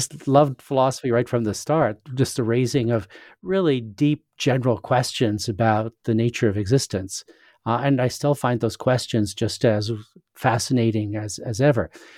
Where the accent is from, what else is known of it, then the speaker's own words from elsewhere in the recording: Saskatchewan, Canada; born there; also born or lived in United States / England; I'm a Canadian. I was born in Saskatchewan in Western Canada, but I've lived a lot of places. I lived in the U.S. for 15 years, and I studied in England for a couple of years as well.